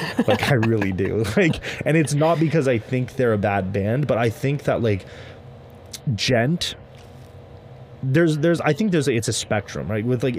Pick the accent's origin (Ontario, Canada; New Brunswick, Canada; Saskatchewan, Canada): Ontario, Canada; Windsor; I'm from Windsor, right